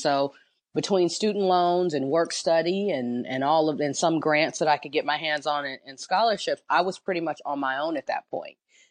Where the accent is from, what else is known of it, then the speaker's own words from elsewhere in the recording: Los Angeles, California, United States; growing up the way I grew up in Los Angeles, home ownership was for those other people who have money.